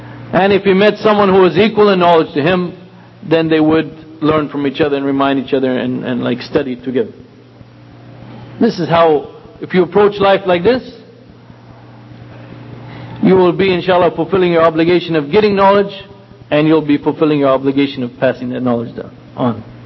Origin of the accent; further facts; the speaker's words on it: California, United States; you know, I'm from California. California is, when you talk about going from one city to another, like where I live, where I grew up into Los Angeles, you're talking about 4 or 5 hour drive.